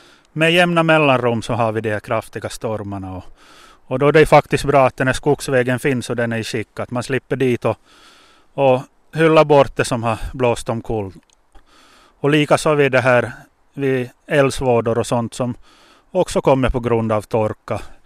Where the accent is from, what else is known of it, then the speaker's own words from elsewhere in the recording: Finland; Vi är finländare det här åt. Och som finländare är vi vana att samarbeta.